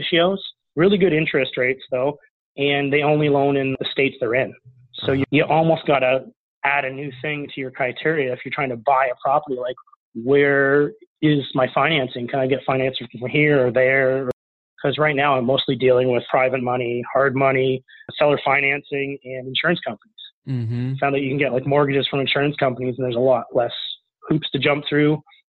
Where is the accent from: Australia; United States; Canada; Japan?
Canada; which is really the system to use as a Canadian